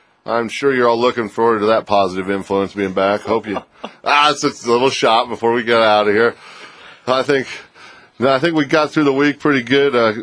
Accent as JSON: {"language": "English", "country": "United States", "said": "because I like ice cream and I like fireworks, and I'm American. So what?"}